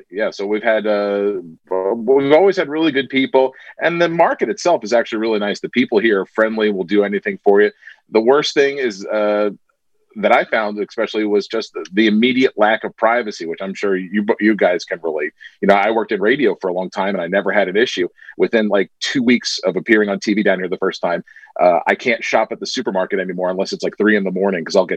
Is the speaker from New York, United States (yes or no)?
no; Delaware, United States; So I was living in Philadelphia because I'm originally from Delaware.